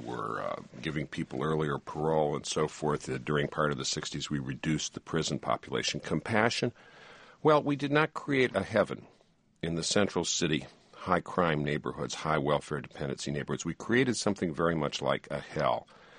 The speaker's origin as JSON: {"language": "English", "town": "Detroit", "region": "Michigan", "country": "United States", "said": "I'm from Detroit, and I saw what happened in Detroit, and I saw that kind of compassion produced horrible neighborhoods, that produced horrible life for people."}